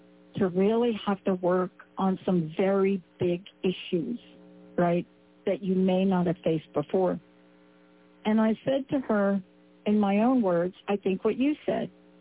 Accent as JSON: {"language": "English", "region": "New York", "country": "United States", "tie": "born or raised there", "said": "I grew up in New York. You know this, and I know this."}